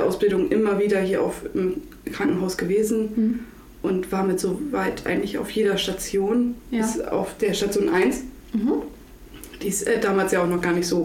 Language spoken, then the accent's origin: German; Butjadingen, Lower Saxony, Germany; Ich arbeite auf der Intensivstation und ich komme aus Budjadingen.